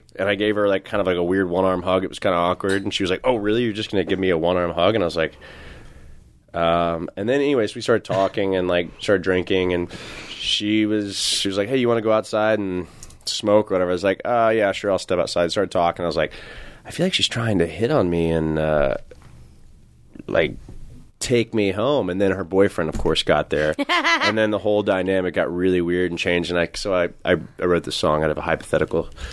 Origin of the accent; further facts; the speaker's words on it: United States; This is where I'm an American through and through.